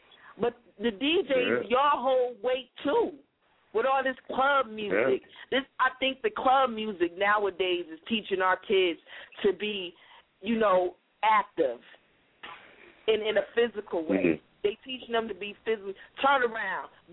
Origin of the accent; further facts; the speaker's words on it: Detroit, Michigan, United States; moved away; you know, I'm from Detroit, Michigan, and I came over to Jersey, so I know exactly what club music is, what dance music is.